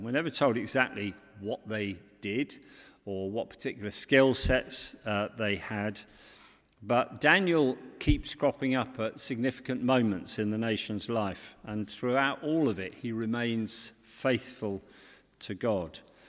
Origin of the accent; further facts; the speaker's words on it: Reading, South East England, United Kingdom; also born or lived in Leicester; I was living in Leicester at the time, and my father was a Watford supporter. I grew up in Reading, so I've always had an affection for Reading and Watford